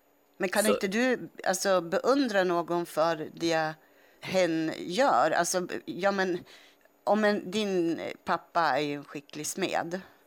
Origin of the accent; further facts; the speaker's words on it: Jönköping, Jönköping County, Sweden; Nej, men jag är uppväxt på Vätterstorp.